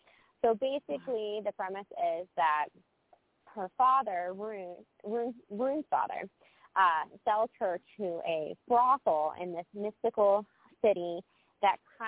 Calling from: Pennsylvania, United States; I am actually in Pennsylvania.

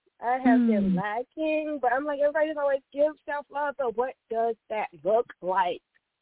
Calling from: Los Angeles, California, United States; I am calling from Los Angeles.

